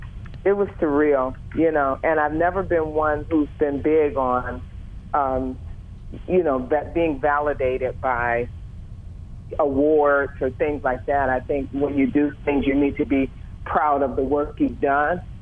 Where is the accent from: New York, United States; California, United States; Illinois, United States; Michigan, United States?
Michigan, United States; Detroit; my background is I'm from Detroit originally, and there's a whole lot of soul and, as you know, Motown and you know, that Detroit swag.